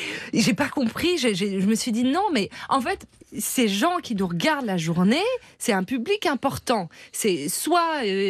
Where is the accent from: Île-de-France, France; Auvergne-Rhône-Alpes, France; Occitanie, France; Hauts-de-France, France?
Île-de-France, France; Paris; je lui faisais honte, puisque dans le métro, je suis parisienne.